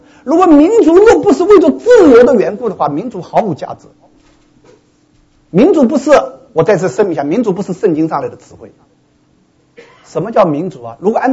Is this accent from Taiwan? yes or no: no; China; 我们中国人